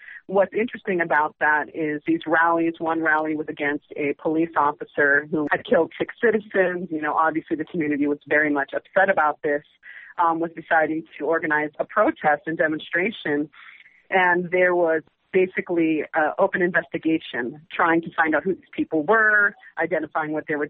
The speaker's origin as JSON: {"language": "English", "town": "Los Angeles", "region": "California", "country": "United States", "said": "And I'm from Los Angeles, and we house one of the largest in the country in Norwalk, California"}